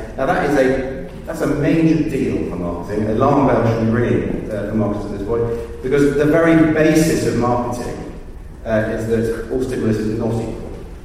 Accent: London, United Kingdom; gyratory just puts bad thoughts in my head as a Londoner.

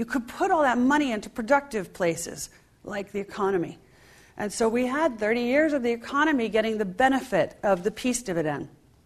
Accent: Washington, District of Columbia, United States; So I grew up in Washington, D.C. I remember actually having to dive underneath my wooden school desk once a month for the nuclear drill.

